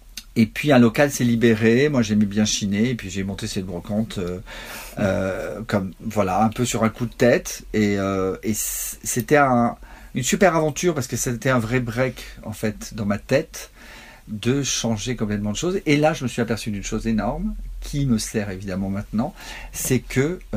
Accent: Carqueiranne, Provence-Alpes-Côte d'Azur, France; C'est que je m'installe dans mon village natal, et là, dans la même année, une librairie ouvre.

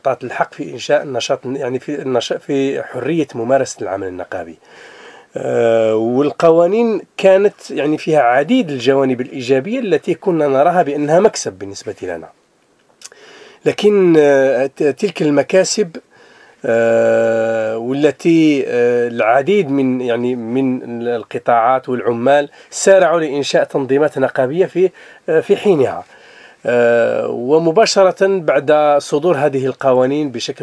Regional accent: Algeria; كان من واجبنا كجزائريين أننا نعيش في إطار هذا التنوع

